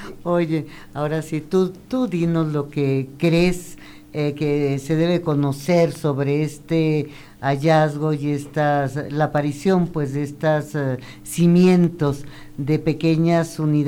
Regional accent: Mexico; lo que constituye todo lo que es nuestro ser como mexicanos, ¿no?

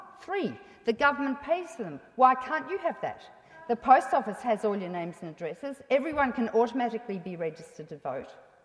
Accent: Australia; I had no right to be talking about this and Star Wars and the like because I'm an Australian.

